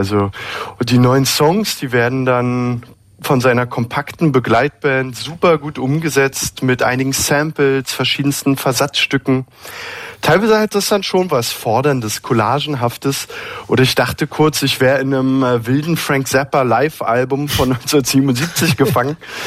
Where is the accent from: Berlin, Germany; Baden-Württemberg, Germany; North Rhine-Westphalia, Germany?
Berlin, Germany; dass ich mich als Berliner Pflanze da so ein bisschen schwer tue